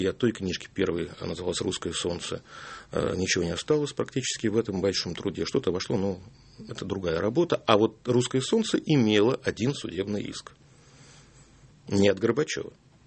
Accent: Kaliningrad, Kaliningrad Oblast, Russia; born there; я там родился в Калининграде

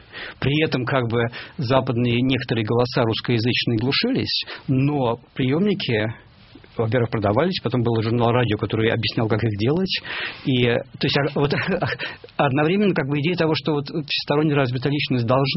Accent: Saint Petersburg, Russia; now in Berkeley, United States; я вырос в Ленинграде, и до сих пор в Петербурге провожу 1-3 года каждый год. Я живу на, как бы, на два дома между Беркли и Петербургом.

